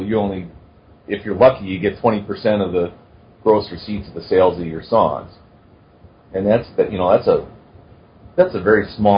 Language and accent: English; Wisconsin, United States; seeing as I'm from Wisconsin, it's beans.